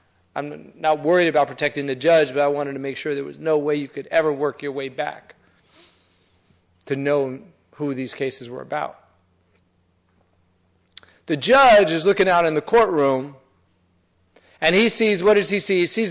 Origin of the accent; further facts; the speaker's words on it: Atlanta, Georgia, United States; I grew up in Atlanta. I grew up in a neighborhood that's kind of sort of in between working class and a middle class, mostly black, but integrated neighborhood.